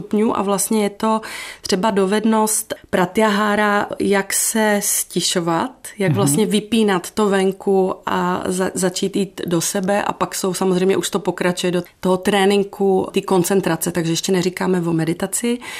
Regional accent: Slovakia; now in Prague, Czechia; že jsem Slovenka, žijící 20 let v Praze

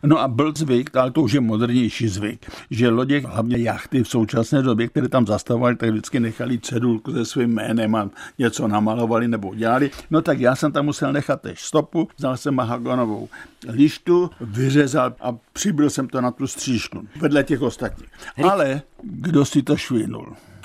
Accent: Bohumín, Moravian-Silesian Region, Czechia; born there; a já už jsem se ale narodil v Bohumíně

